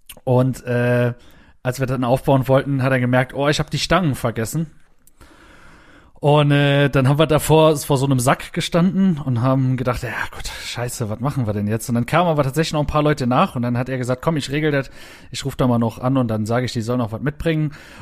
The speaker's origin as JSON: {"language": "German", "region": "Saarland", "country": "Germany", "said": "Ich war schon sehr, sehr oft bei uns im Saarland"}